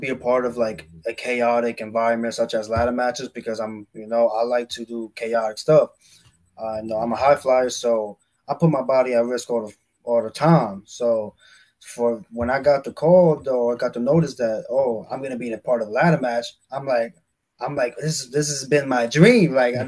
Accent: New York, United States; They could hate me immediately because I'm from New York.

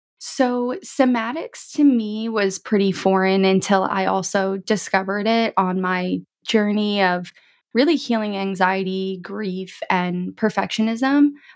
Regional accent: Long Beach, New York, United States; I am born and raised in New York. So right now I live in Long Beach. It's on the South Shore of Long Island in New York. This is where I'm originally from.

